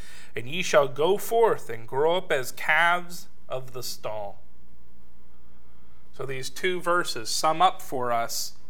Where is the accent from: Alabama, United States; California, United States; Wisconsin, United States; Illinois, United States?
California, United States; Los Angeles; When I was growing up in California, the days I liked best was when it had rained really hard and then the sun came out afterwards.